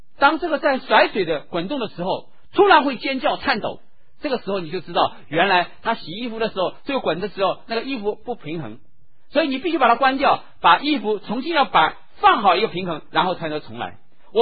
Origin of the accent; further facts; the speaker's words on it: Shanghai, China; 我不知道我们上海人说毛脚女婿